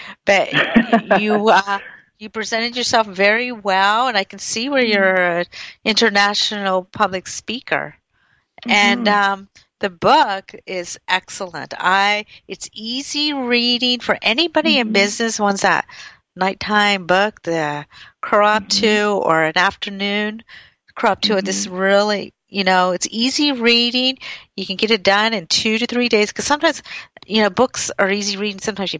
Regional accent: California, United States; As well as I'm from California, having it as well.

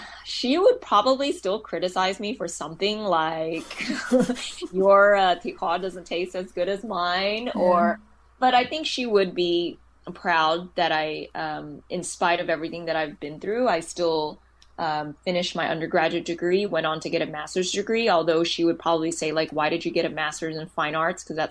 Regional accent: Houston, Texas, United States; we're coming to Austin, which is 2.5 hours away from my hometown of Houston.

